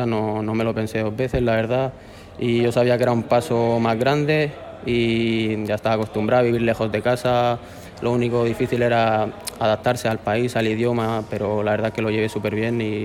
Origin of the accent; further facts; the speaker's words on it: Santomera, Region of Murcia, Spain; me quedé un año más en el equipo de mi pueblo, en Santomera.